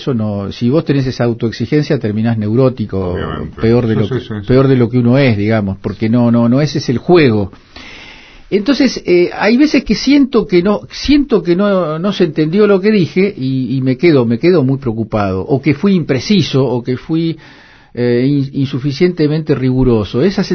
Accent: Haedo, Buenos Aires Province, Argentina; born there; Yo nací en Aedo, de viejos que habían vivido en el campo, en la provincia de Buenos Aires. Mis dos hermanas nacieron en el campo, yo como soy el tercero, el último, nací ya con mis viejos instalados en la ciudad.

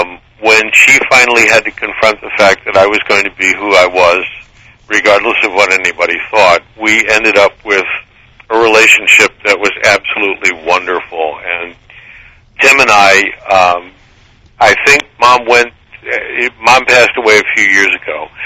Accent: Long Island, New York, United States; I grew up on Long Island just outside New York City.

